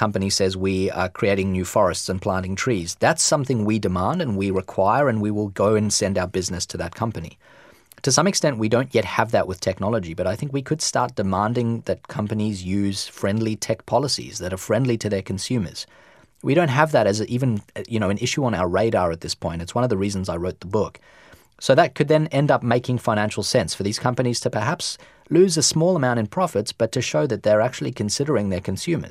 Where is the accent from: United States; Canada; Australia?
Australia; I'm Australian, and that's true.